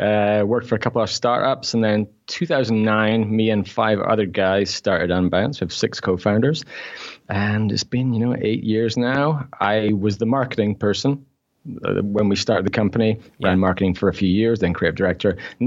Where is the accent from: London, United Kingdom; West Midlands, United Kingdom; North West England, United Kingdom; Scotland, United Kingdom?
Scotland, United Kingdom; also born or lived in Newcastle; I grew up in Scotland, but I was born in Newcastle, so I'm a Geordie.